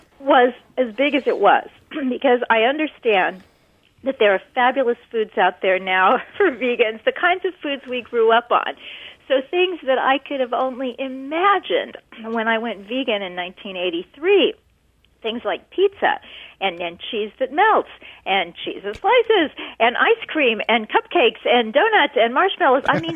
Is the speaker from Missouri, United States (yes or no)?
yes; Kansas City, Missouri, United States; moved away as an adult; also born or lived in London; So I moved from Kansas City, Missouri, which was a real big steak town at that time, big vegan town now, very interesting.